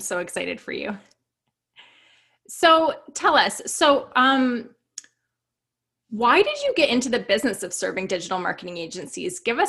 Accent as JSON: {"language": "English", "country": "Canada", "said": "Fellow Canadian. I am in just outside of Toronto in Ontario."}